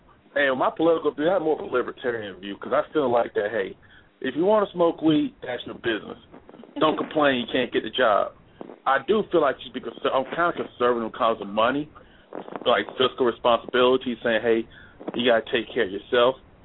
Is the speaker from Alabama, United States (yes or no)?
yes; Alabama, United States; now in Arizona, United States; Oh, actually, I live in Arizona. I'm from Alabama, so I sent an absentee ballot out 2 weeks ago.